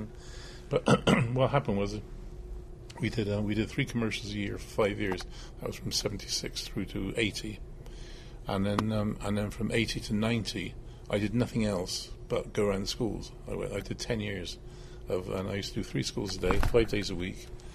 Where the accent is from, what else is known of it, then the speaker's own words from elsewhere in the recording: Bristol, South West England, United Kingdom; I'm from Bristol. My home is in Bristol